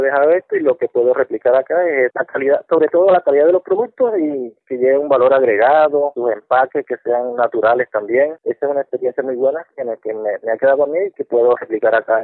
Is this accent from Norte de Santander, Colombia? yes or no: no; Tuchín, Córdoba, Colombia; yo soy acá de Tuchín, acá trabajamos lo que es la caña flecha, elaboración de sombrero fino volteado y otros productos que se elaboran con la misma fibra.